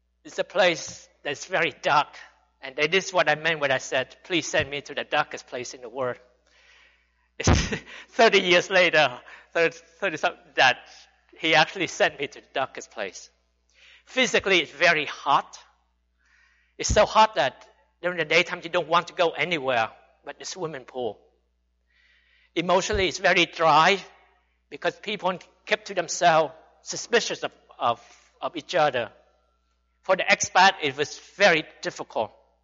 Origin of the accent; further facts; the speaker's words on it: United States; Now, as an American, a Westerner, the worst thing they could do to me is kick me out of the country.